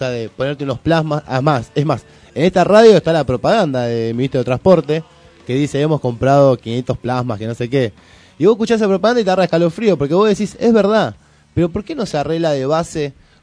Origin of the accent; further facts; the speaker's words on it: Argentina; si empezamos a hablar que de Argentina, todos somos argentinos